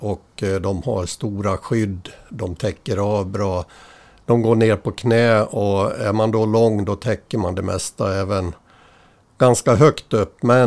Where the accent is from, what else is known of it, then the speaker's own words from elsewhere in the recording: Äppelbo, Dalarna County, Sweden; born there; Äppelbo, där är jag född på Malungs B, berättare sagt, och min far kommer ifrån Dala-Järna som inte ligger långt därifrån. Så att där är han uppväxt och där har jag tillbringat mycket tid som liten